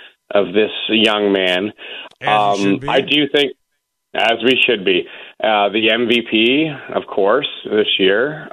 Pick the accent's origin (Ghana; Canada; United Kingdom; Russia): Canada; Now, I am Canadian